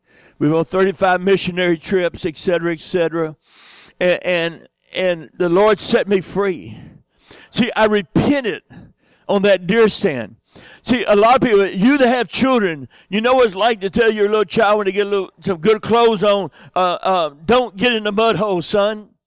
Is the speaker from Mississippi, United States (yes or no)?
no; Beaumont, Texas, United States; I try to tell people I'm from South Sardis, but really Southeast Texas.